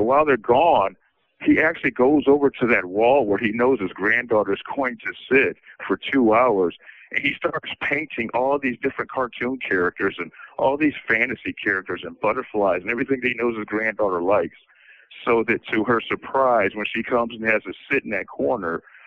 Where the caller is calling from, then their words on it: Michigan, United States; I'm calling from Kinross Correctional Facility in Chippewa in Michigan.